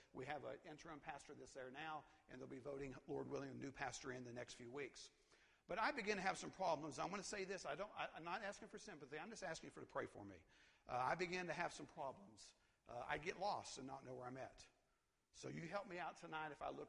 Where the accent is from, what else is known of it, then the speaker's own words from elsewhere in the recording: Tennessee, United States; I'm glad to be back in East Tennessee. I'm from East Tennessee